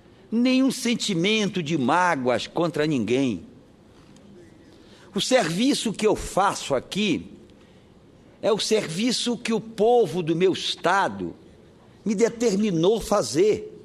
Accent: Pará, Brazil; Quem assiste a TV Senado, os paraenses da minha terra, padroeiros de Nossa Senhora de Nazaré

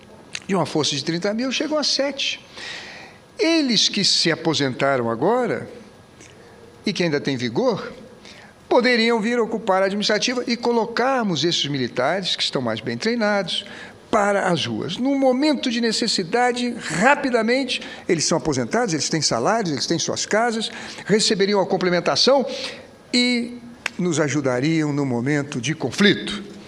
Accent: Rio de Janeiro, Brazil; Eu sou do Rio de Janeiro

